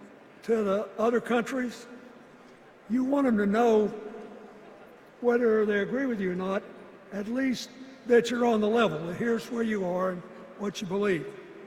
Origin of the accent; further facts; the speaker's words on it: Arkansas, United States; As they used to say when I was a young man growing up in Arkansas